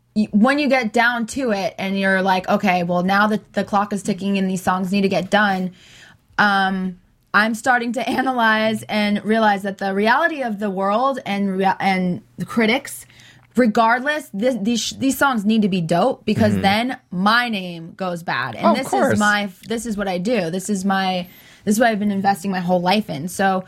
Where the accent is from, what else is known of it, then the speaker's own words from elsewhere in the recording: United States; because I'm obviously American and I know like a fun pop culture lingo.